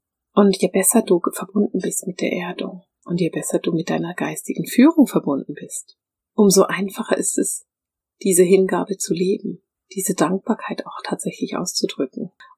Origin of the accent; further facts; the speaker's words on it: Bern, Switzerland; aber ich bin in Bern aufgewachsen.